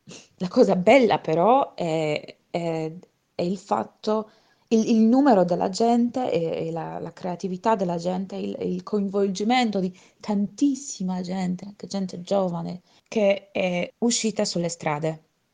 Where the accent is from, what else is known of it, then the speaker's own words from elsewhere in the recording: Poland; now in Berlin, Germany; io vengo dalla Polonia, faccio parte del movimento femminista lì nel mio paese, però da più di un anno abito a Berlino.